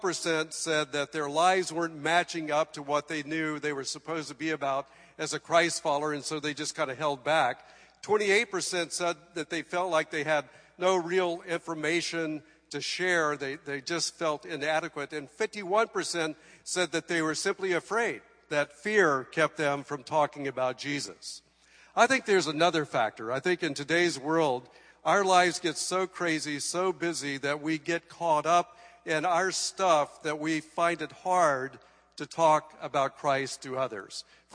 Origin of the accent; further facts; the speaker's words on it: Coeur d'Alene, Idaho, United States; we're in Coeur d'Alene, Idaho, which is my hometown, is 35 degrees and messy.